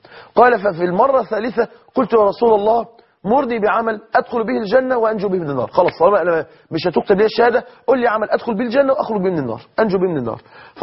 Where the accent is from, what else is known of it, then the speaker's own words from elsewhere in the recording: Egypt; أنا عارف عندنا في مصر الجو حر الصبح حبتين مش مشكلة